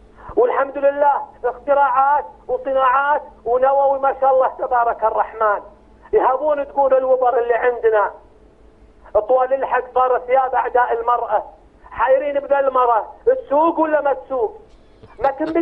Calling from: Riyadh, Riyadh Province, Saudi Arabia; أنا أكلمكم من الرياض

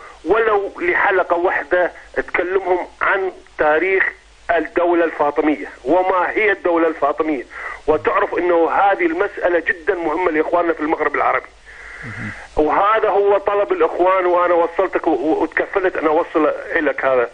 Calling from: United Kingdom; أنا أكلمك من بريطانيا

